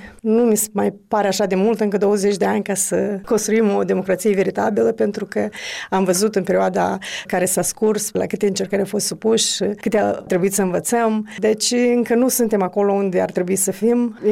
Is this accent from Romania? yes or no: no; Moldova; moved away as an adult; also born or lived in Italy / Germany; now in United States; În curând se împlinesc 26 de ani de când eu am plecat din Moldova. Am locuit în Moldova numai 2 ani după independență. Atunci când am plecat în vest, în Italia mai întâi, pe urmă în Germania, pe urmă în Statele Unite